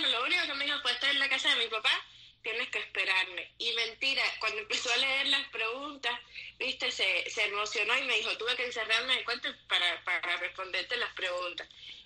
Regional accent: Cuba; moved away; la mayoría de nosotros salimos de Cuba. Que no solamente salimos de Cuba, tú sabes, por lo bonito de ir a otro país, sino por la falta de libertades, la falta de democracia

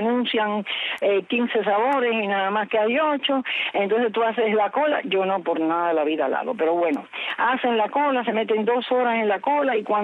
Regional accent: Los Pinos, Cuba; yo que nací no, pero me crié en Los Pinos.

